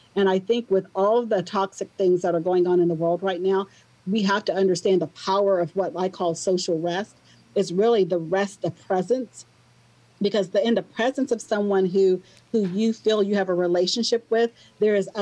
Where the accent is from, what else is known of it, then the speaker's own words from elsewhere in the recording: the South, United States; I grew up in the South and I live in Alabama.